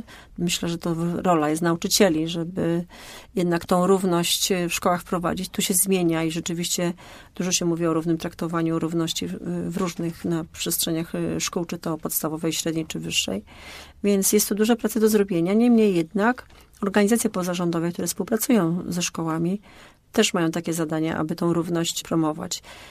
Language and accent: Polish; Poznań, Greater Poland Voivodeship, Poland; No naprawdę jestem dumna z tego, że jestem Wielkopolanką i Poznanianką.